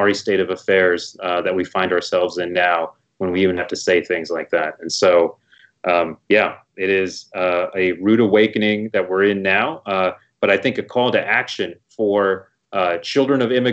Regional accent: Houston, Texas, United States; I'm born and raised in Houston. I'm a Texan.

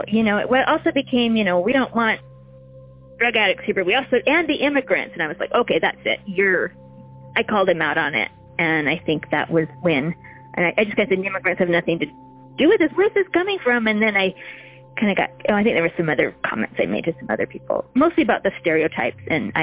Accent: Sequim, Washington, United States; born there; I was born in Squim. I didn't grow up here. My dad was in the Air Force, but we moved back 27 years ago.

